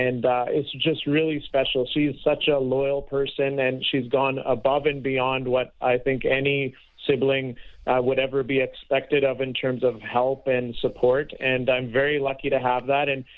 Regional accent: Canada; That stuff is music to my ears as a passionate hockey fan and as a Canadian.

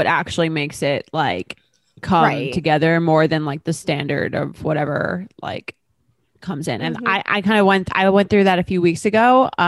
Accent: New York, United States; And I'm from New York, so I don't, it feels very exotic, even if it's not, if you're from like California or something.

